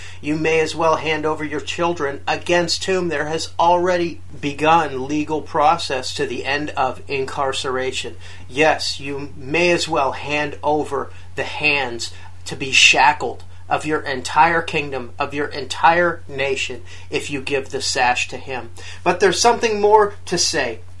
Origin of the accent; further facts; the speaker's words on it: Iowa, United States; It is a felony crime in my home state of Iowa to disarm a police officer.